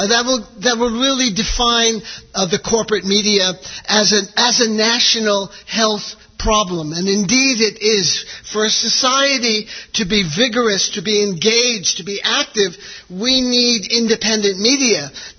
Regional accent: New York, United States; we're from New York, if you couldn't tell from my accent

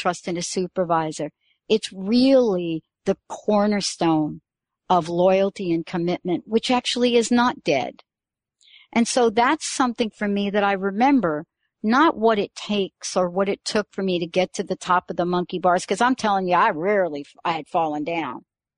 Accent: New York, United States; I grew up in the Bronx. I grew up in the projects in the Bronx.

